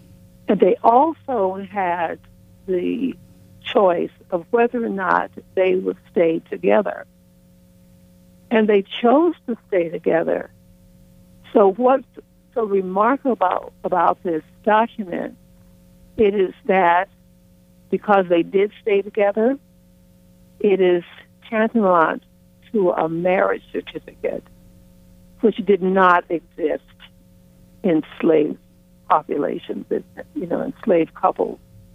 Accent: Oakland, California, United States; also born or lived in Arizona; And so that's why I was born in Arizona, and I stayed there until I was about 18 months old. And then we moved to Oakland, California.

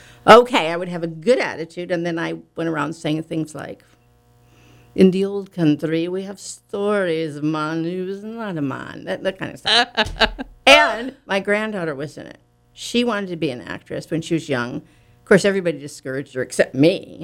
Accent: Minneapolis, Minnesota, United States; I was raised in Minneapolis

